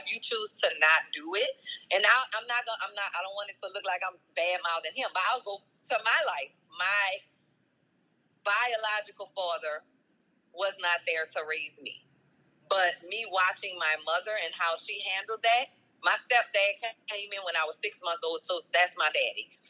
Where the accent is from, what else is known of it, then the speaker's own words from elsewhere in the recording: Louisiana, United States; and I'm from Holly Grove, so I'm going to be ready